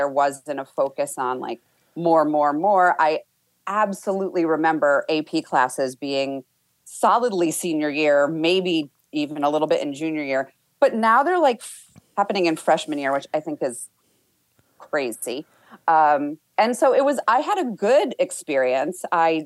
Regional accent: Connecticut, United States; I grew up in Connecticut, and the school I went to was fabulous.

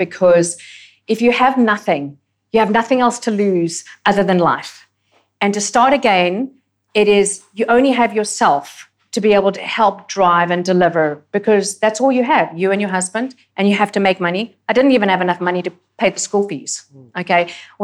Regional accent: South Africa; now in Australia; as a South African woman and then as an alpha female, I terrified the absolute pants off her

